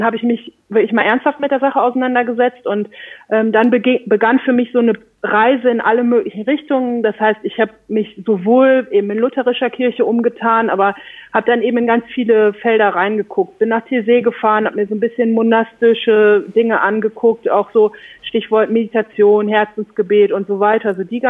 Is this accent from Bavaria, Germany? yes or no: no; Lower Saxony, Germany; Das ist absolut korrekt und ich bin halt zugezogen. Deswegen hört man das in meiner Aussprache nicht. Ich komme gebürtig aus Ostfriesland.